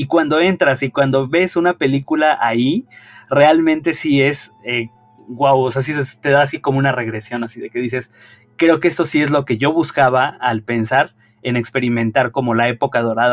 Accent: Mexico; Yo como mexicano, teniendo tantas joyas arquitectónicas en México

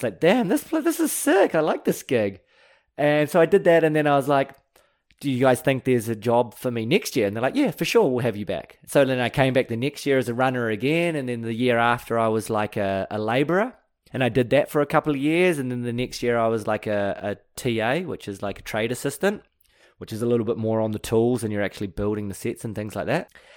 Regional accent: New Zealand; I come from New Zealand, so we're brought up with like a mindset of like, we don't have any of that weird shit that Australia has, you know?

